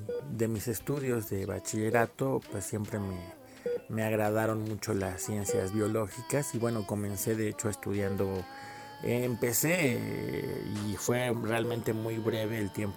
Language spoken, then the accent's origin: Spanish; Mexico City, Mexico; now in State of Mexico, Mexico; soy de la Ciudad de México, actualmente radico en el Estado de México